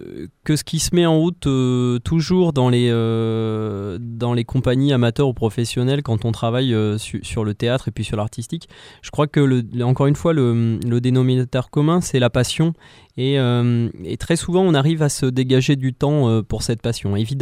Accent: Livron, Auvergne-Rhône-Alpes, France; also born or lived in French Guiana; Alors moi je suis de Livron à l'origine. J'ai beaucoup pérégriné par la suite, passant notamment par la Guyane.

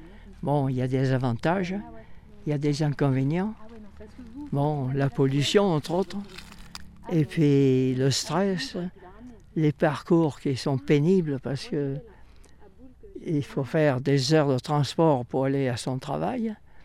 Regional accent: Montélimar, Auvergne-Rhône-Alpes, France; also born or lived in Paris; je suis né dans la région. Je suis né à Montélimar, dans les mines de nougat.

